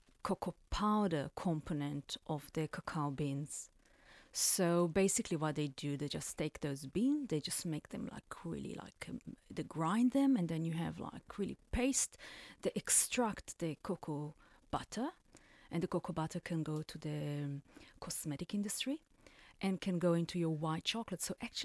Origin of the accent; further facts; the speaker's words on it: Israel; It's actually an Israeli name. I'm from Israel originally.